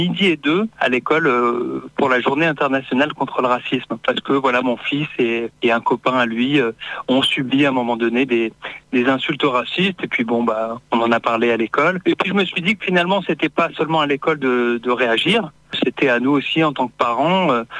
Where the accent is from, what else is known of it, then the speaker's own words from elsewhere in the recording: Sumène, Occitanie, France; On est de Sumène tous les deux.